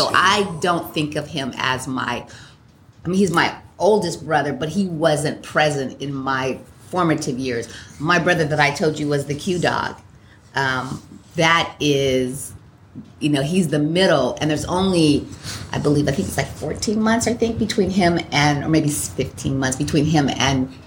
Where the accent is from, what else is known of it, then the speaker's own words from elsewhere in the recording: Seattle, Washington, United States; also born or lived in Los Angeles; But I grew up in Seattle.